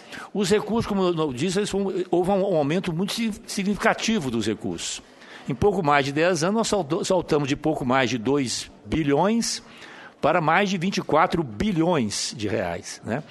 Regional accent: Minas Gerais, Brazil; 10 hectares dá pouco mais do que 2 alqueires lá na minha região do norte de Minas.

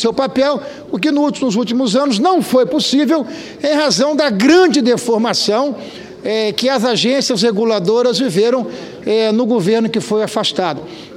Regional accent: Espírito Santo, Brazil; Lá no meu estado, no estado do Espírito Santo, a indignação é grande

